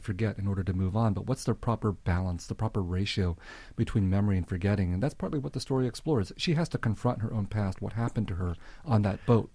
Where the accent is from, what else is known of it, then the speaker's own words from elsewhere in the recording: United States; I think that I certainly grew up as an American, but if you watched American movies about the Vietnam War, as I did, you realize that the Vietnamese did not belong in the American consciousness.